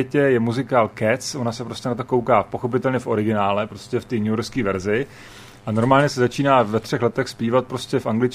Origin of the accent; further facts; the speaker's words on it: Valašské Meziříčí, Zlín Region, Czechia; já jsem z Valašského Meziříčí